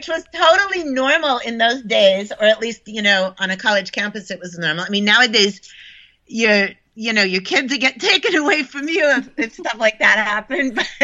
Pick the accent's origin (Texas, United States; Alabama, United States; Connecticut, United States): Connecticut, United States; also born or lived in New York; when I was really small, I lived in upstate New York on a farm, and then by the time I was nine, I was living in Connecticut